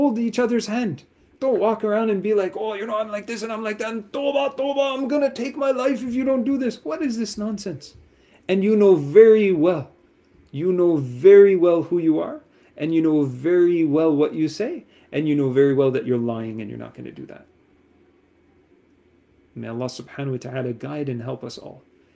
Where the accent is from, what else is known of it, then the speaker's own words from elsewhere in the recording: Pakistan; I'm Pakistani as well. So I'm allowed to use some of these terms too.